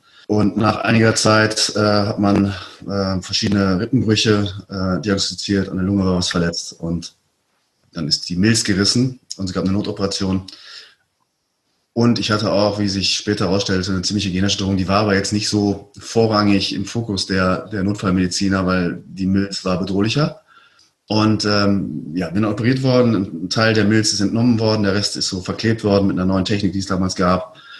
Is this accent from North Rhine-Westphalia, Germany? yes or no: yes; North Rhine-Westphalia, Germany; Ich war früher als Kind, Jugendlicher, bin ich aus dem Sauerland gekommen und Skispringer geworden. Etwas ungewöhnlich für diese Gegend.